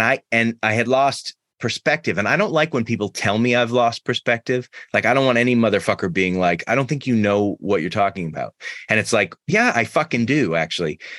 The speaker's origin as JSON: {"language": "English", "region": "Massachusetts", "country": "United States", "tie": "born or raised there", "said": "Like, I grew up in Massachusetts."}